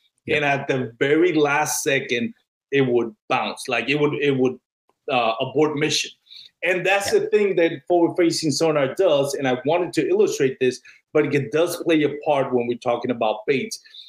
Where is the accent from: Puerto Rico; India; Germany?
Puerto Rico; born there; I was born in Puerto Rico where there was a lot of bats.